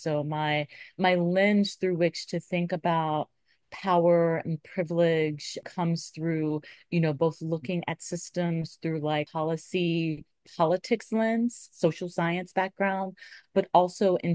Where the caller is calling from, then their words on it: Baltimore, Maryland, United States; I mean, I'm zooming in from West Baltimore, here in Maryland in the United States.